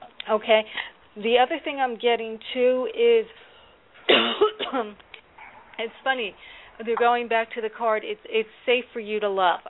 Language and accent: English; New Jersey, United States; now in North Carolina, United States; I'm originally from Jersey. I'm in North Carolina now, but a lot of times I go with Jersey seasons.